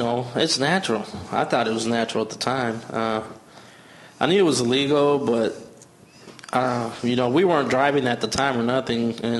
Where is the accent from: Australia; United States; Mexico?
Mexico; moved away; I grew up in Mexico, but I never got introduced to drugs or drinking while I was down there. We moved here.